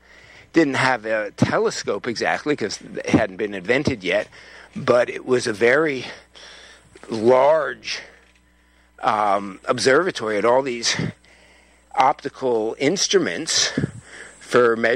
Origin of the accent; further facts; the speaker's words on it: United States; I'm using miles because I'm an American.